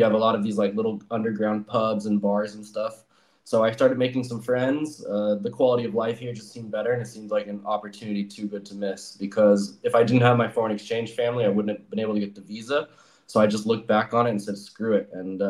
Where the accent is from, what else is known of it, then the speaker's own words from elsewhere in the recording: Las Vegas, Nevada, United States; now in Prague, Czechia; I'm originally from Las Vegas.